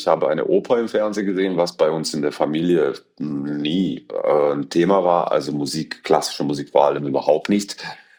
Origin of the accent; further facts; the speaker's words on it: Eastern Croatia, Croatia; Also ich bin im Osten Kroatiens aufgewachsen auf dem Bauernhof